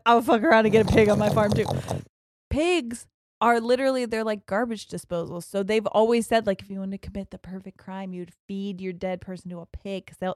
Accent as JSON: {"language": "English", "region": "Ohio", "country": "United States", "said": "I'm from Central Ohio"}